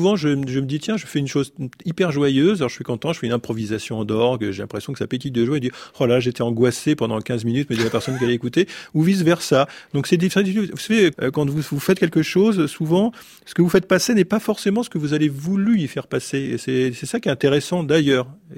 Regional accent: Rosny-sous-Bois, Île-de-France, France; C'est une ville un peu, c'est un repère familial. Ma famille y était avant. Je suis resté là

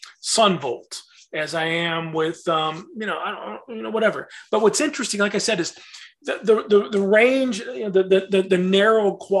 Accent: Traverse City, Michigan, United States; I'm from Traverse City, Michigan, there fucking nothing.

